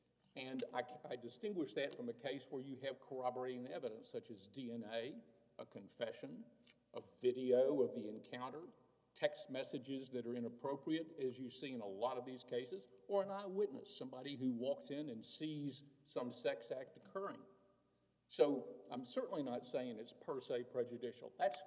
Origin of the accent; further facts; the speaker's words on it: Houston, Texas, United States; May it please the court … from Houston.